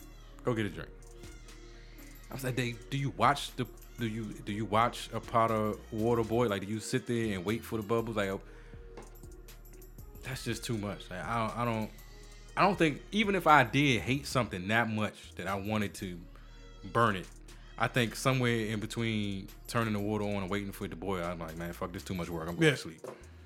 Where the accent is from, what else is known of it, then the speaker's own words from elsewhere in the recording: Washington, District of Columbia, United States; because it's my hometown, and it's always upsets me. So, so if you've ever been to D.C., D.C. is split into quadrants, you know, northeast, southeast, northwest, southwest, right? And southeast is typically our part of town.